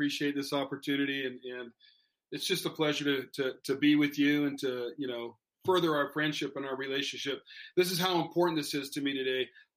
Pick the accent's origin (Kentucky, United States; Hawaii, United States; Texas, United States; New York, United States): Hawaii, United States; growing up in Hawaii, yeah, was everything you might imagine it would be.